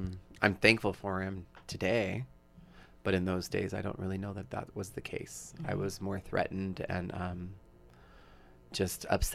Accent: Coeur d'Alene, Idaho, United States; Well, I come from Coeur d'Alene, Idaho. I am the youngest of two children.

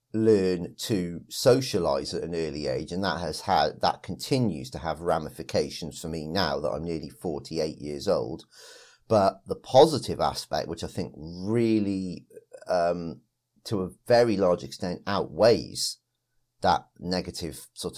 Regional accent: Wales, United Kingdom; And I never enjoyed being Welsh. I was forced to play rugby in school.

